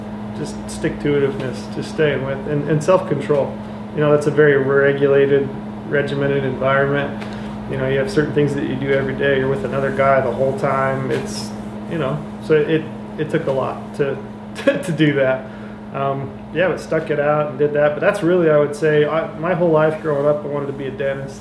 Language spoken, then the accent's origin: English; Anemone, Utah, United States; born there; I was born in Anemone, which is this tiny little town in southern, kind of south central Utah. Me and my closest neighbor was a mile.